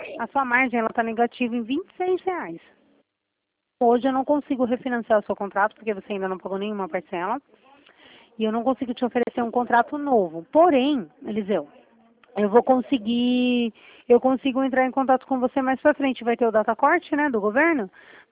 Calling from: Itatiba, São Paulo, Brazil; Eu estou falando da cidade de Itatiba.

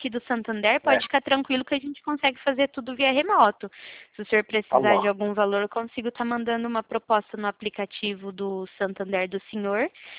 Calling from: Presidente Prudente, São Paulo, Brazil; Eu sou da Central da Poupa Crédito, eu falo de Presidente Prudente.

